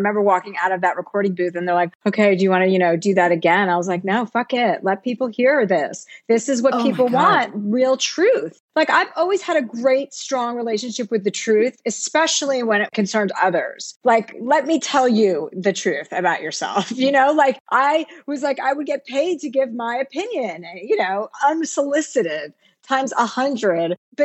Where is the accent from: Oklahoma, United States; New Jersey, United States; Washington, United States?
New Jersey, United States; now in California, United States; You know, like I came from New Jersey and I wanted to go live a nice life in California and have a big house.